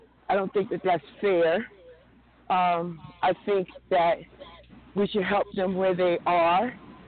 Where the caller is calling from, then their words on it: New Jersey, United States; I'm calling from New Jersey.